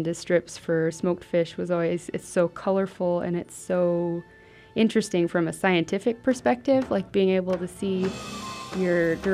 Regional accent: Dillingham, Alaska, United States; I am a Yupik and Aleut artist from Dillingham, Alaska. Growing up in Dillingham, I spent a lot of time on my grandfather's barges.

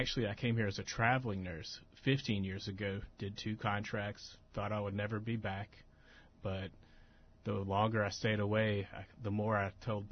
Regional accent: Mobile, Alabama, United States; I grew up in Mobile, Alabama, which is in the Deep South

